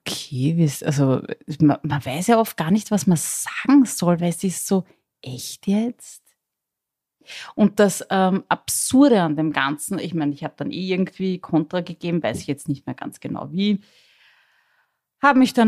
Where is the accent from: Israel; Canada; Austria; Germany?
Austria; also es ist meine Heimat, ja.